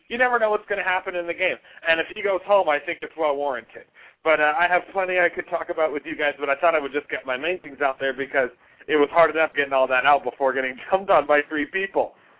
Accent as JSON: {"language": "English", "town": "Phoenix", "region": "Arizona", "country": "United States", "said": "Well, I am from Phoenix, Arizona."}